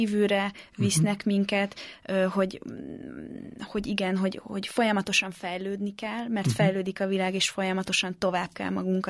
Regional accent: Hungary; Nekem is egy teljesen új helyzet magyarként Magyarországon lenni, akármilyen furcsán is hangzik

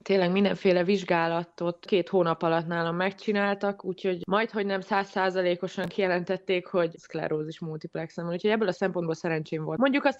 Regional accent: Veszprém County, Hungary; Én 1987-ben születtem Veszprémbe. Egy Veszprém melletti faluban nőttem fel, ott éltünk 14 éves koromig a szüleimmel meg a tesómmal, utána költöztünk be Veszprémbe

